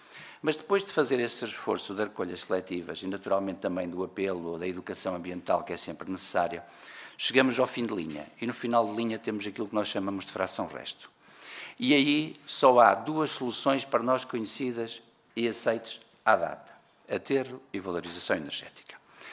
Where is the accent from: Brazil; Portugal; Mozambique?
Portugal; Norte; Eu, pessoalmente, venho de Trás-os-Montes.